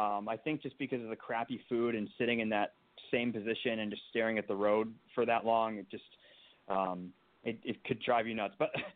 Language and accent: English; Illinois, United States; I was born in the city, but I grew up mostly in the suburbs, in the south suburbs of Chicago.